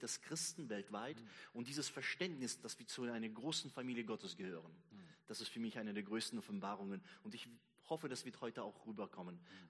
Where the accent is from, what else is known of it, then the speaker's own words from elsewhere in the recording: Siberia, Russia; now in Bonn, Germany; Ich bin geboren und aufgewachsen in Sibirien, in Russland, spreche Russisch und Deutsch. Und 1990 sind wir nach Deutschland gekommen und bin in Bonn zu Hause.